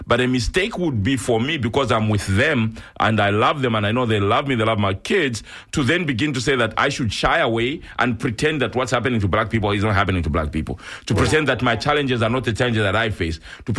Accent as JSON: {"language": "English", "country": "Zambia", "said": "like I'm a Zambian, I'm an African from Zambia."}